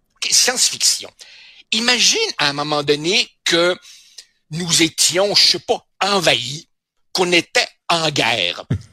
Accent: Uruguay; French is a second language; je suis un immigrant, je viens de l'Uruguay et j'ai encore des souvenirs de mon pays natal.

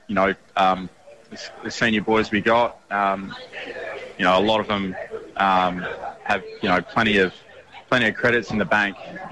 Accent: Perth, Western Australia, Australia; But, growing up in Perth and mad West Coast supporter growing up

